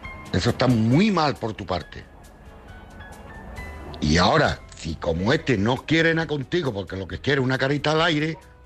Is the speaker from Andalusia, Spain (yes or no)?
yes; Cádiz, Andalusia, Spain; de Cádiz.